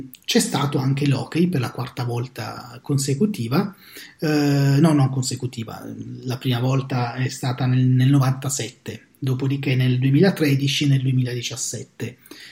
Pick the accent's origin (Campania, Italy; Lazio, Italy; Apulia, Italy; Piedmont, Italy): Apulia, Italy; Bari; cioè tu sei di Roma, io sono di Bari